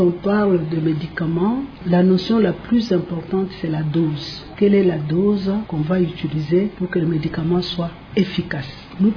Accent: DR Congo; chez nous en RDC

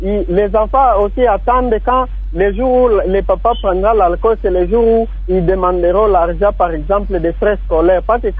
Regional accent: Kalima, Maniema, DR Congo; de formation des motards ici chez nous à Kalima.

